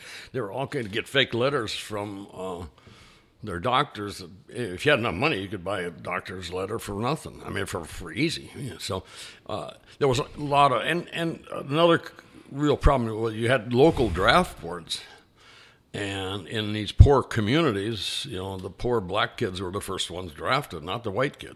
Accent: Wisconsin, United States; I grew up in Wisconsin, high school 60 to 64, and then college 64 to 68.

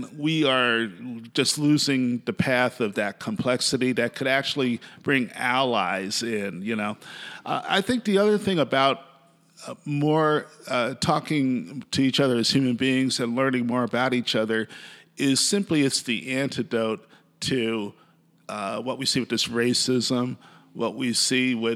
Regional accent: New York City, New York, United States; I grew up in the Bronx, New York, and I've had certain types of jobs, certain types of roles, certain types of life situations.

